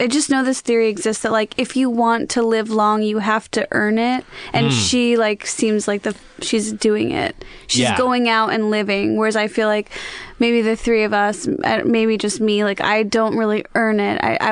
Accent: Chicago, Illinois, United States

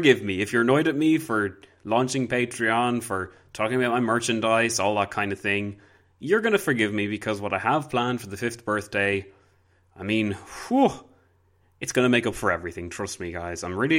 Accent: Ireland; Even though I'm Irish, I'm still sick of apologizing, so that says something.

